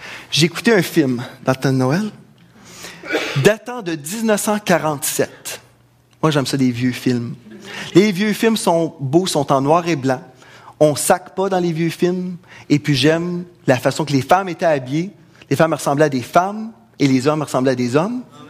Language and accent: French; Quebec, Canada; Et puis même, aborigène aussi. Donc, je suis le melting pot du Canada. Je suis un Québécois, mélangé, bien mélangé.